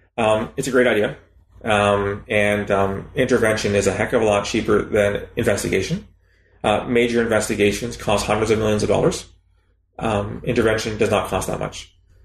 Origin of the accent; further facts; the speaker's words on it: London, Ontario, Canada; We had two young men from my hometown, London, Ontario, went and joined Al-Qaeda in Islamic Maghreb in 2013.